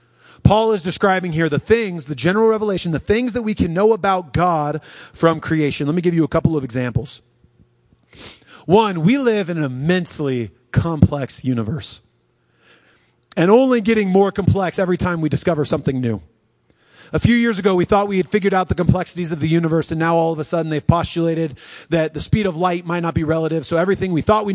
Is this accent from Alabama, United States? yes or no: no; Colorado Springs, Colorado, United States; Because, of course, I grew up here. I always knew about Pikes Peak. And then I go to college and I said I was from Colorado Springs.